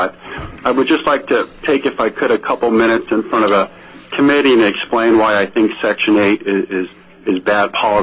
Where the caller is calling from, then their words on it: Anchorage, Alaska, United States; I'm calling in from Anchorage.